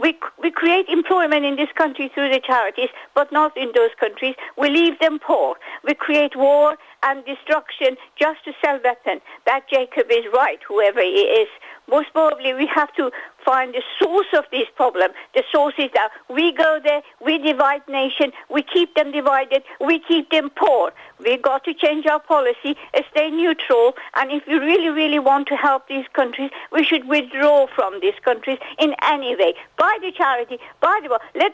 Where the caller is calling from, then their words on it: Nottingham, East Midlands, United Kingdom; I'm ringing you from Nottingham, England.